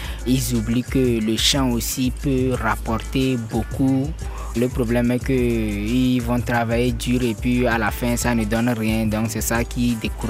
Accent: Kara, Togo; J'ai vécu depuis mon enfance à Kara.

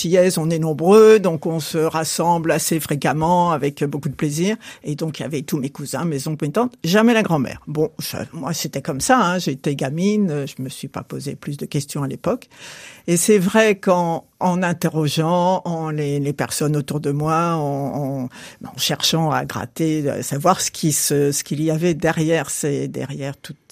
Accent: Paris, Île-de-France, France; born there; also born or lived in Martinique; Je suis née à Paris, mais j'ai vécu en Martinique pendant 1 an, mais quand j'étais nourrisson.

